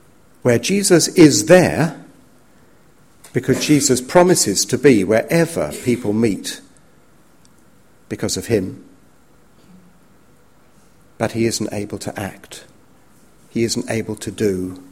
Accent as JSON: {"language": "English", "region": "London", "country": "United Kingdom", "said": "I love going into London. I'm a Londoner."}